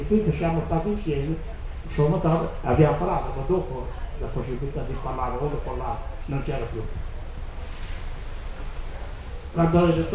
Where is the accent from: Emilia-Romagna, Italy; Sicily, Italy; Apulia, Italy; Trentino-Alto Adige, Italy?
Emilia-Romagna, Italy; Bologna; E finché eravamo noi di Bologna, eravamo in 91, siamo di Bologna